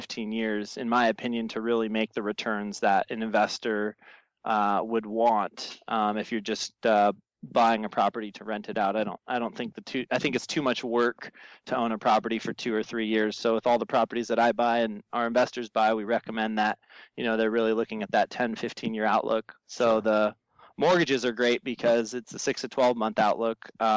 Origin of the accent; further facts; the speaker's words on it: La Quinta, California, United States; I grew up in Palm Springs area. I grew up in La Quinta, California, went to, you know, elementary, junior high school out there, and then moved out to Orange County for college.